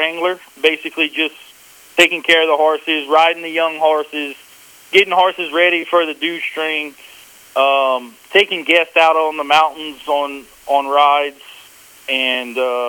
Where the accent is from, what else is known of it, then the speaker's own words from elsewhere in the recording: Louisiana, United States; Grew up in Louisiana.